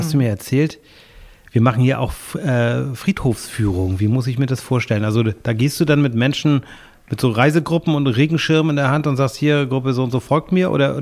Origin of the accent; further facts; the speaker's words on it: Schleswig-Holstein, Germany; born there; weil wir sind ja beide Nordfriesen. Ich bin hier in der Nähe geboren